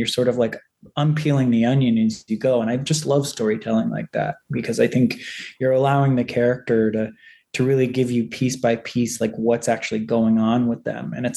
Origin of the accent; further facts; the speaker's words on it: New York City, New York, United States; I grew up in New York City, and it really just gives me this nostalgic throwback to the city that I grew up in.